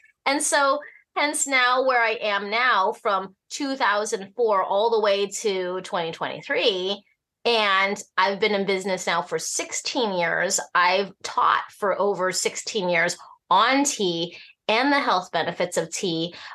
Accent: Alaska, United States; also born or lived in Hong Kong; What the irony is that I'm born in Hong Kong. Uh-huh. But I grew up in Alaska, which Alaska is a very large coffee consuming state.

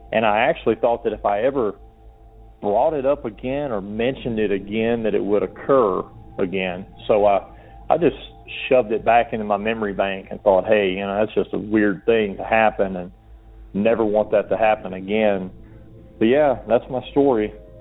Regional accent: Georgia, United States; I'm from Georgia originally

